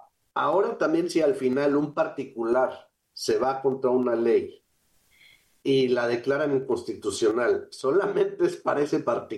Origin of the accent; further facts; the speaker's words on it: Mexico; Yo que vivo en Baja California Sur, pero soy mexicano